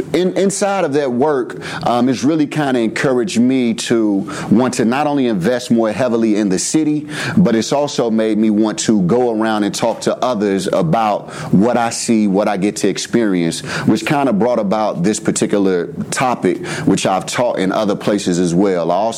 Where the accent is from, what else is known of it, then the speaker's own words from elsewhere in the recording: St. Louis, Missouri, United States; I am a St. Louis native, born and raised in St. Louis. I grew up in Walnut Park in North St. Louis, an area where some people are afraid to go.